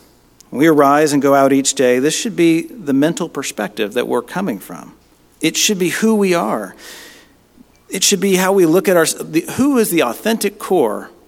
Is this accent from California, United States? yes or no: no; Texas, United States; And I really used to strongly identify as a Texan, even though I didn't wear boots.